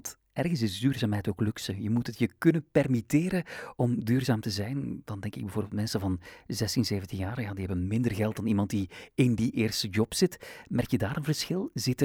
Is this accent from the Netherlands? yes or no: no; Flanders, Belgium; Zijn wij Vlamingen duurzaam of niet?